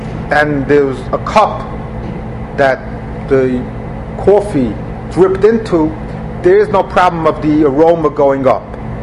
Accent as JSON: {"language": "English", "region": "New York", "country": "United States", "said": "I'm a New Yorker, so I had the chutzpah to ask them"}